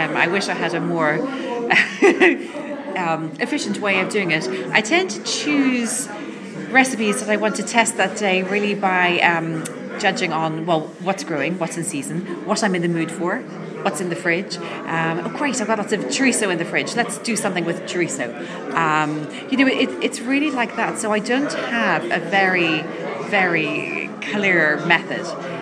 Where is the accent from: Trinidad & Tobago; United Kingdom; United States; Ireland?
Ireland; Dublin, Leinster; now in Cork, Ireland; I was actually born and bred in Dublin, but now I live in Cork. And I actually, just since last year, I've been in Cork for longer than I was in Dublin.